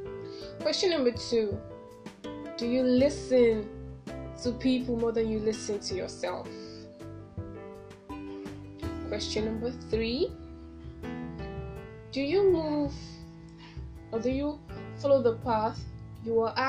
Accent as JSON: {"language": "English", "country": "Nigeria", "accent": "Nigerian", "second_language": "English", "said": "there's nothing wrong with having the Nigerian accent. I do talk, you know, it's my Nigerian accent"}